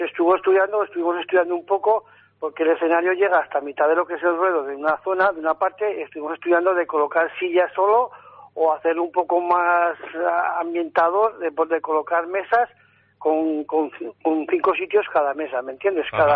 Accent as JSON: {"language": "Spanish", "town": "Fitero", "region": "Navarre", "country": "Spain", "said": "pero somos todos de Fitero, ¿eh?"}